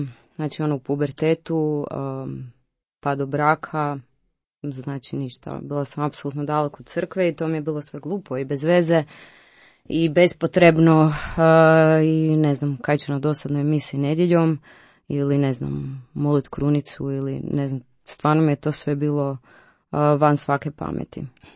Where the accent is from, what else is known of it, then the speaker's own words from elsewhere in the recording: Zagreb, Zagreb County, Croatia; Ja sam iz Zagreba, odrasla sam tu, evo, blizu Radio Marije, u posljemenskoj zoni